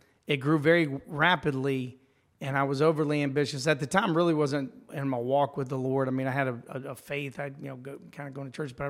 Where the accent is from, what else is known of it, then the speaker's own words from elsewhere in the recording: Louisiana, United States; I'm a Cajun.